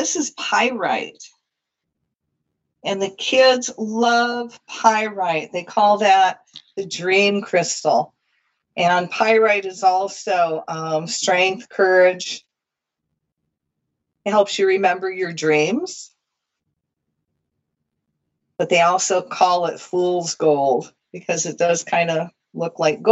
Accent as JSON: {"language": "English", "region": "Michigan", "country": "United States", "lives_now": "Hawaii", "said": "I'm from Michigan. It was the deer."}